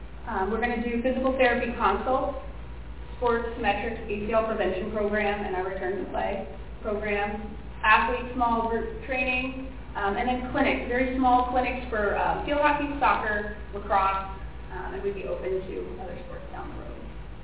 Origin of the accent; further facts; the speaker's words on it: Hershey, Pennsylvania, United States; I grew up here in Hershey. I lived here over 32 years. Graduated from Hershey High School.